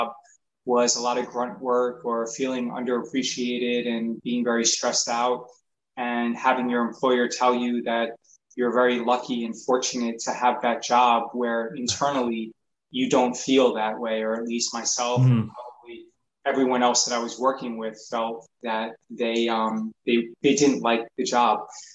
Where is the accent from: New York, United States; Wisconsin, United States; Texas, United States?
New York, United States; I run BestStockStrategy.com. I grew up in New York.